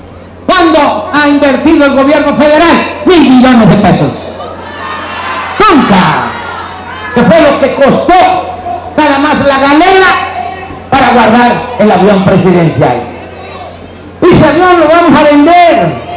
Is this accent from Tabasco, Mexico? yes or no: yes; Tepetitán, Tabasco, Mexico; yo que vengo de un pueblo de Tepetitán, Macuspana, Tabasco